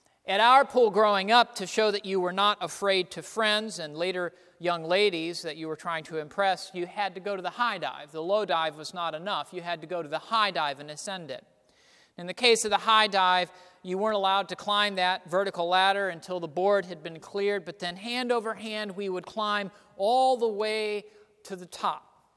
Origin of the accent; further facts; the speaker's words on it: Texas, United States; One of the pools where I grew up in Texas, it had that standard shallow end and deep end to it